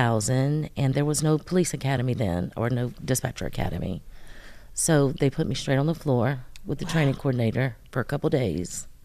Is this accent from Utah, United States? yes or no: no; North Carolina, United States; also born or lived in Massachusetts; now in Virginia, United States; Originally, I was born in Massachusetts. I am from North Carolina, though.